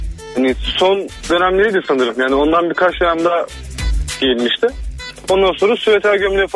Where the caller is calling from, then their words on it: Istanbul, Turkey; İstanbul'dan.